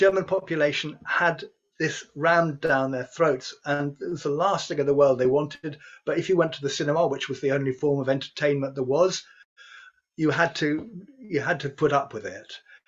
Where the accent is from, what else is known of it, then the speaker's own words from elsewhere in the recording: United Kingdom; speaking as British